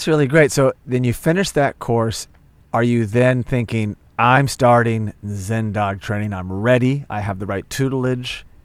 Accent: Oklahoma, United States; I grew up in Oklahoma. I moved west. Then I moved east.

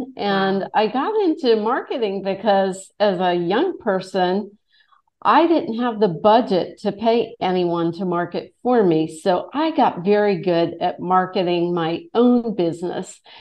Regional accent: Indiana, United States; I grew up in the Midwest near you, and most of my family depended on union jobs

